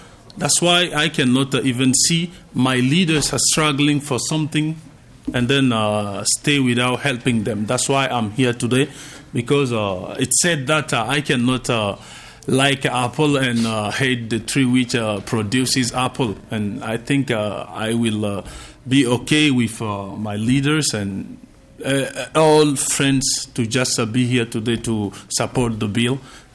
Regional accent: Siguiri, Kankan, Guinea; I am from Upper Guinea. My hometown is Sigiri.

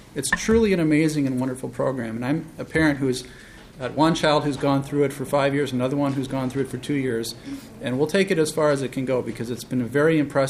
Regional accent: Minnesota, United States; And I've told people, I'm from Minnesota. This is a state that truly values education, and we need to preserve and protect the education system here.

